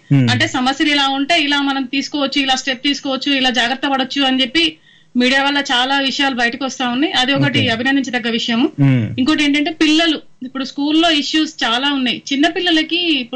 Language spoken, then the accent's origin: Telugu; Uppal, Telangana, India; నేను పుట్టింది తెలంగాణ బిడ్డను, ఉప్పల్లో పుట్టాను. బ్యాక్గ్రౌండ్ కూడా మొత్తం ఉప్పలే. చదువుకుంది అంతా ఇక్కడే నాది.